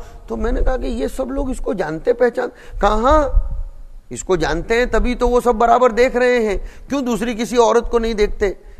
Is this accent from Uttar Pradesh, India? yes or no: no; Vadodara, Gujarat, India; मैं बड़ौदा था मेरे वतन में